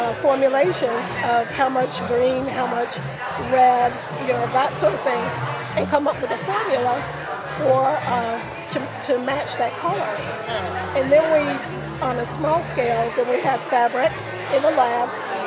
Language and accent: English; North Carolina, United States; I'm originally from North Carolina, I always knew that I wanted to live in New England